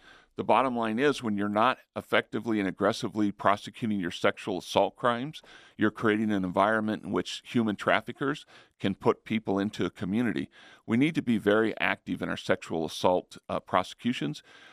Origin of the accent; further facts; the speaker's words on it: New Mexico, United States; moved away as an adult; No, I'm originally from New Mexico, came here 12 years ago.